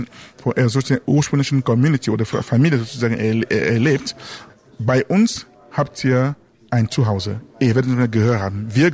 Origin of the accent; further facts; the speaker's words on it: Cameroon; now in Germany; Ich komme ursprünglich aus Kamerun und lebe hier schon seit langer Zeit, und ist einfach so, und Deutschland ist mittlerweile zu meiner zweiten Heimat geworden